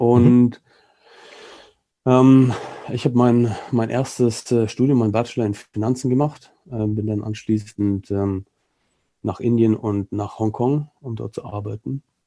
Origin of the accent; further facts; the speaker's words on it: Germany; also born or lived in Hong Kong; now in Altenburg, Germany; Als Deutscher mal was ganz Neues.